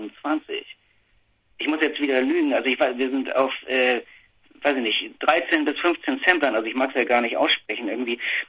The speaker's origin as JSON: {"language": "German", "town": "Neumünster", "region": "Schleswig-Holstein", "country": "Germany", "tie": "born or raised there", "said": "das ist ja meine Heimatstadt, da Nazi-Stadt schlechthin und so"}